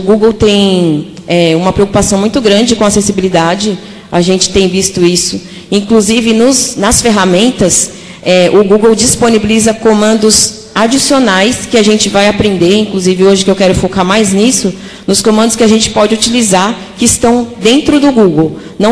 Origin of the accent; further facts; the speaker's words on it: São Paulo, Brazil; eu sou de São Paulo, né?